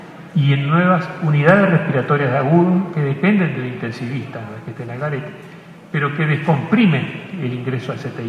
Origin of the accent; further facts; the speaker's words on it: Uruguay; colaborando como uruguayos todos